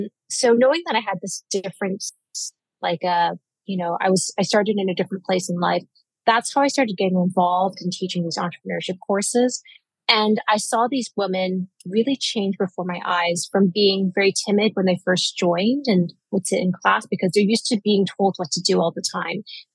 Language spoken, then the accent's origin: English; Canada; So I grew up in Canada. I'm a Canadian born Chinese